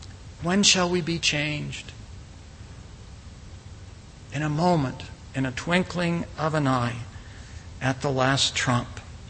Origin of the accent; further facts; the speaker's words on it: North Carolina, United States; Growing up in North Carolina, we had daily thunderstorms during the latter part of summer, evenings as well.